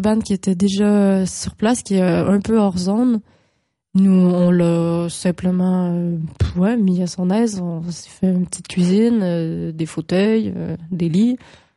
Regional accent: Quebec, Canada; je viens du Québec.

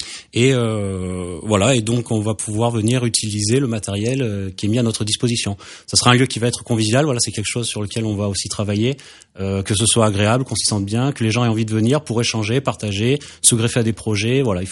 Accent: Occitanie, France; Alors moi je viens du Tarn

